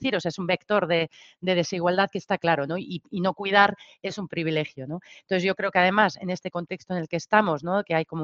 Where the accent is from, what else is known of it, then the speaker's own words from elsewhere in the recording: Basque Country, Spain; porque yo vengo de Euskal Herria, que es un territorio que acaba de plantear la primera huelga general feminista